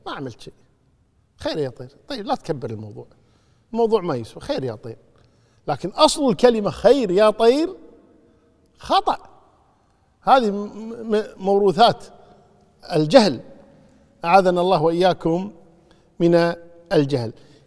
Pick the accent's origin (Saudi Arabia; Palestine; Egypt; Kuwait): Kuwait; حنا عندنا بالكويت يقول فلان قبسة أو فلان قبس علينا، القبسة هي البومة عندنا،